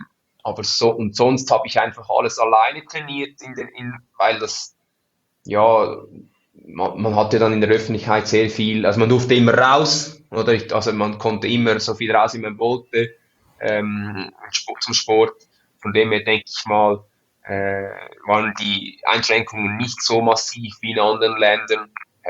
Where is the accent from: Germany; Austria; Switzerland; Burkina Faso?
Switzerland; als Schweizer ist man noch hier aufgewachsen.